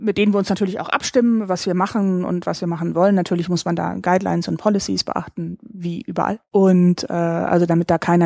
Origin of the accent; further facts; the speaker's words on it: Northern Germany, Germany; Ich komme aus dem Norden, deswegen ich wollte dann auch wieder zurück in den Norden